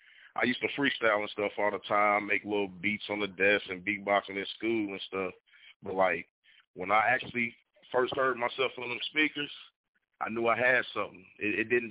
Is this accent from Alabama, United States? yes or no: no; Evansville, Indiana, United States; I'm from Evansville, Indiana.